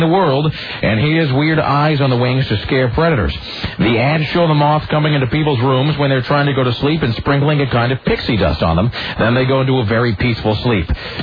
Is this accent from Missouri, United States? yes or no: no; Kennewick, Washington, United States; there was also a Sambo's restaurant in my hometown, so it's not really, perhaps Kennewick is not really a benchmark of racial tolerance.